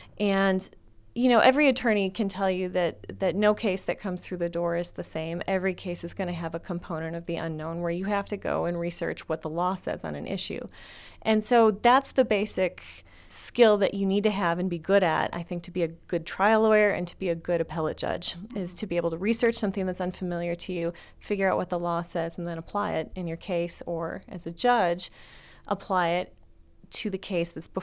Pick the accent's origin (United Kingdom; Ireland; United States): United States; Illinois; born there; So I was born in Illinois in the suburbs of Chicago, and my parents moved down here 20 years ago this year, right when I was getting ready to start college, and I came with him.